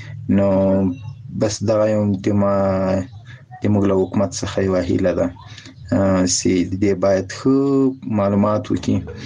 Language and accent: Pashto; Ghazni, Afghanistan; د غزنی ولایت اوسیدونکی یم.